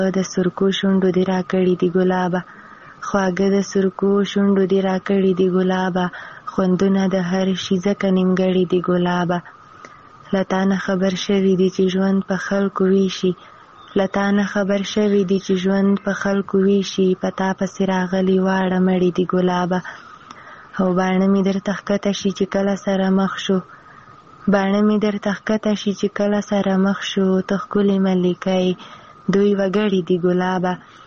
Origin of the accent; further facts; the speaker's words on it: Khyber Pakhtunkhwa, Pakistan; له جنوبي وزیرستان راغلی یم